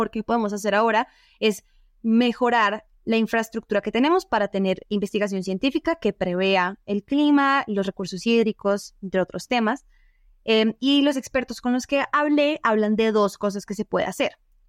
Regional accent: Bogotá, Bogotá Capital District, Colombia; somos los bogotanos que nos bañamos todos los días

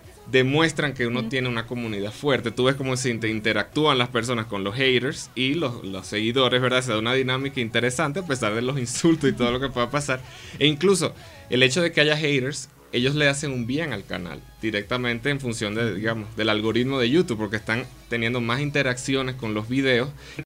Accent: Venezuela; now in Dominican Republic; porque yo soy venezolano a pesar de que vivo en República Dominicana.

